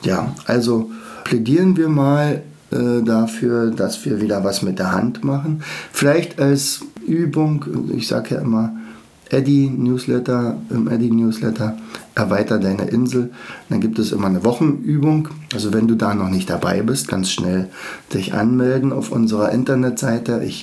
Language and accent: German; East Germany, Germany; wir kommen ja aus der DDR